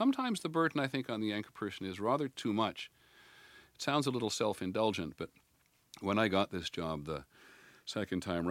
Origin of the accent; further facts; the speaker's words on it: Toronto, Ontario, Canada; now in United States; When I came down from Canada in the early 1960s